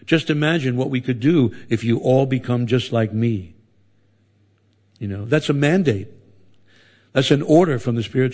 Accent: Philadelphia, Pennsylvania, United States; I'm a Philadelphia lawyer. I'm from Philadelphia.

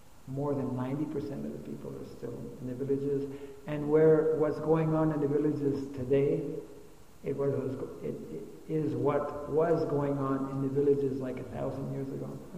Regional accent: Canada; I mean, I'm from Canada.

